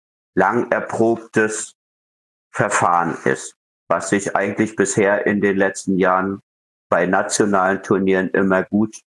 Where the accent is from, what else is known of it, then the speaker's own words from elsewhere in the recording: Rostock, Mecklenburg-Vorpommern, Germany; bin ich in meinem Heimatort Rostock dann wieder mit dem Kegeln begonnen.